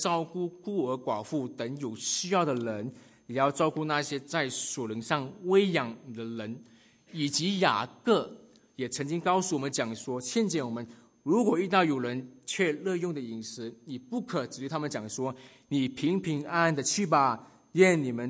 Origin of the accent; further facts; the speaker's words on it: Malaysia; 我是来自马来西亚的，那马来西亚人可能就很清楚了解什么叫做有限公司，因为我们经常说我们的中文就是有限公司，我们中文讲不好。